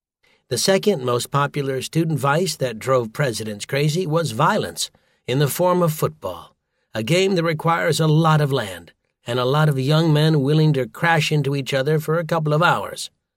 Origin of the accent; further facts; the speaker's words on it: Ann Arbor, Michigan, United States; I was born and raised in Ann Arbor, and I love it dearly.